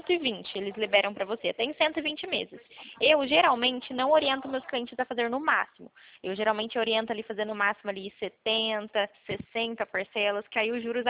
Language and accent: Portuguese; São Paulo, Brazil; Eu sou daqui do interior de São Paulo